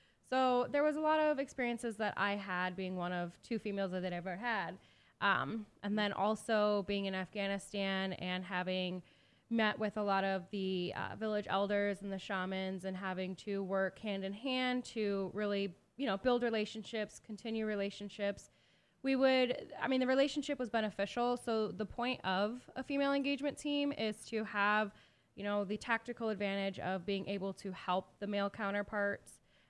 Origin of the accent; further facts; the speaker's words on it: Sioux City, Iowa, United States; I was born in Sioux City, and I attended actually all of the schools.